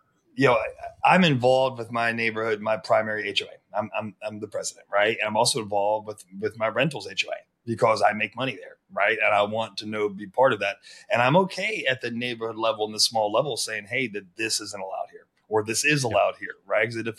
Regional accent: South Carolina, United States; is my home state, South Carolina.

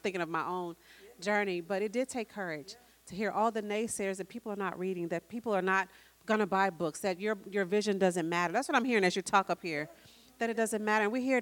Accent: Tulsa, Oklahoma, United States; I'm from Tulsa, Oklahoma, and never was taught about Black Wall Street, and Black Wall Street was 2 miles from my home.

